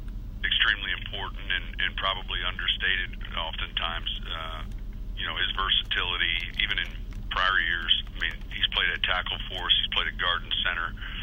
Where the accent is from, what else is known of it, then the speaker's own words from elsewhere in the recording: Illinois, United States; Well, listen, we're both from, the other thing is we're both from Illinois